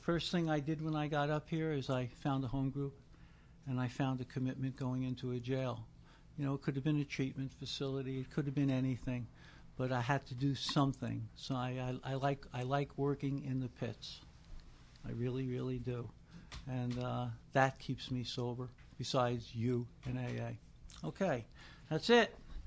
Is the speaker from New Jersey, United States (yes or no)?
yes; Elizabeth, New Jersey, United States; born there; I was born in Elizabeth, New Jersey.